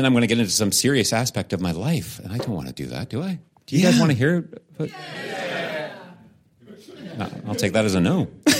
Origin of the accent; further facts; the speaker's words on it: Canada; I'm Canadian.